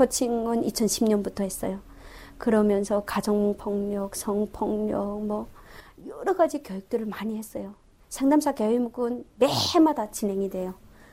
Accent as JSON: {"language": "Korean", "country": "North Korea", "said": "나도 북한 사람이지만"}